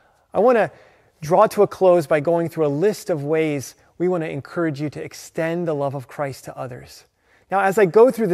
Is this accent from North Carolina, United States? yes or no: no; Alabama, United States; At the church I grew up at in Alabama, I had the privilege of getting to know a woman named Mrs. Ross.